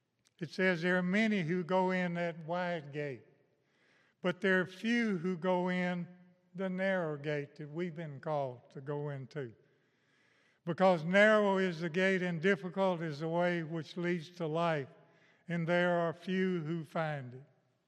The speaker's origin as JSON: {"language": "English", "region": "Mississippi", "country": "United States", "tie": "born or raised there", "said": "like we sowed Lespedeza's seed in where I grew up in Mississippi."}